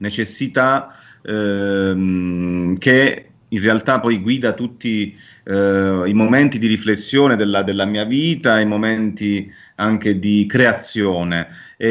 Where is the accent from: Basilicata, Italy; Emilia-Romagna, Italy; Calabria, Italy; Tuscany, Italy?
Basilicata, Italy; Salandra; nel mio paese era molto semplice, bastavano pochi passi per affacciarsi su un deserto, che è quello dei Calanchi Lucani, che costeggia il confine di questo paese che si chiama Salandra